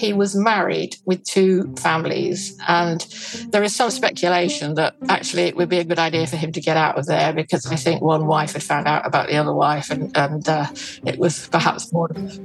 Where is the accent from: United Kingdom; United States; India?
United Kingdom; I didn't leap around the place because I'm British, but I was pretty pleased.